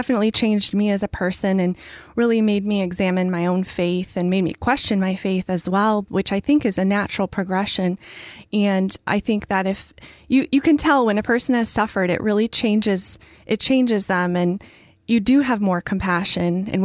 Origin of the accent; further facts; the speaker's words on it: Michigan, United States; also born or lived in Indiana; Well, I grew up in the Midwest, in Michigan and Indiana.